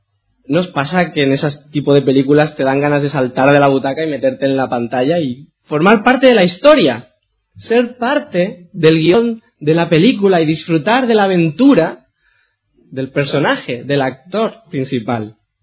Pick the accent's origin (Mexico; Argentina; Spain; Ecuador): Spain; accent: Canarian; Si mi acento os despista, como ahora estoy un poco nervioso, me sale el canario que llevo dentro. Cuando me relaje un poquito, me saldrá un poco más el catalán.